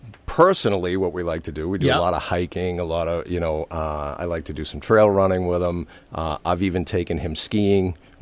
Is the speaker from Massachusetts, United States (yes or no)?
yes; Weymouth, Massachusetts, United States; So I'm originally from Weymouth, graduated from Weymouth South High School in 1988